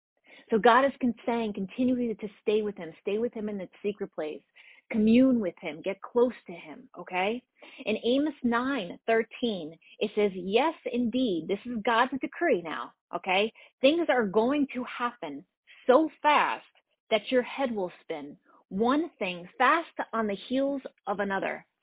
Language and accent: English; New Jersey, United States; now in North Carolina, United States; So I live in North Carolina, but originally I am from New Jersey, and the temperature was 75 here for us.